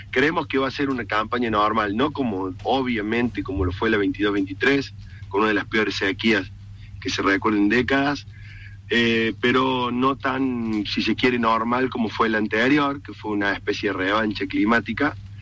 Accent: Córdoba, Argentina; yo soy del sur de Río Cuarto, un departamento más maicero por excelencia

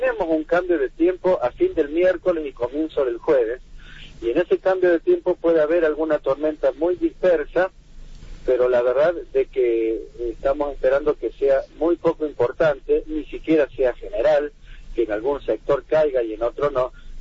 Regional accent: Villa Dolores, Córdoba, Argentina; Yo cuando era chico y del lado de Tras la Sierra, yo soy de Villa Dolores

